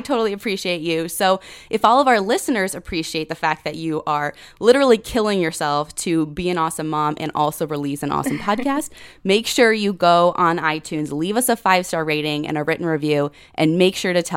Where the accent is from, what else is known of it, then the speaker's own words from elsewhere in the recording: Midwest, United States; we're from Middle America, and I really had no idea about the plights of the Indigenous people in Canada